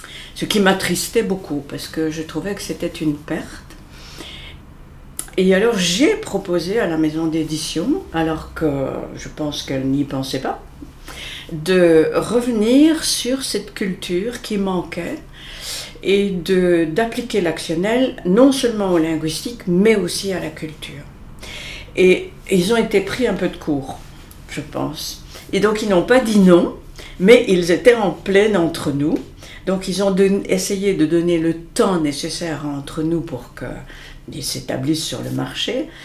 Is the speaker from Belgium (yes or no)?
yes; Belgium; j'ai terminé ma carrière officielle comme inspecteur de l'enseignement en Belgique, puisque je suis belge.